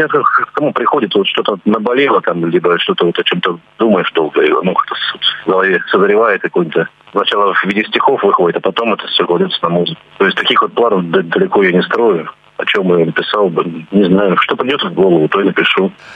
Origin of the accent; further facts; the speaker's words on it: Rostov-on-Don, Rostov Oblast, Russia; Я как бы сам родом из Ростова-на-Дону, скажем так. И мне близка казачья тема.